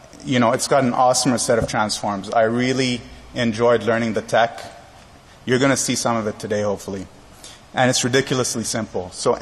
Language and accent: English; Canada; I come from Canada.